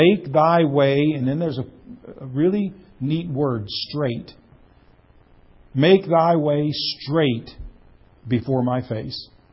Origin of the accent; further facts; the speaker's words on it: Pennsylvania, United States; Growing up in Western Pennsylvania, you have roads that are all over the place.